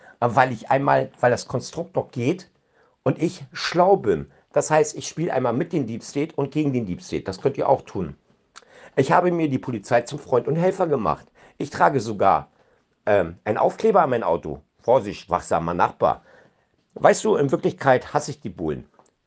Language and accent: German; Berlin, Germany; born there; now in Bremen, Germany; ich bin kein Bremer, ich komme aus Berlin gebürtig, Berlin-Mitte geboren.